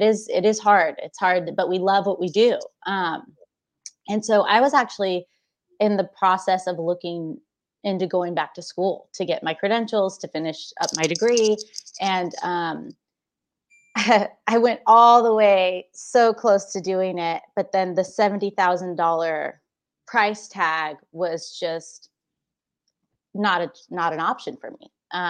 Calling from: San Jose, California, United States; I'm in San Jose, California, so South Bay.

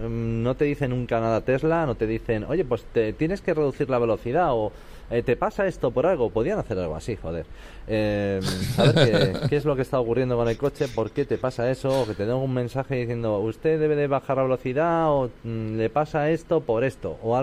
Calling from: Navalcarnero, Community of Madrid, Spain; de Navalcarnero.

